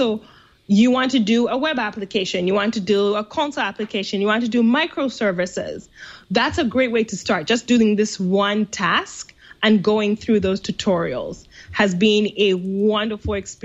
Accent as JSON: {"language": "English", "region": "London", "country": "United Kingdom", "tie": "born or raised there", "also_born_or_lived": "Geneva", "said": "I'm from Uganda, and I grew up in London and Geneva"}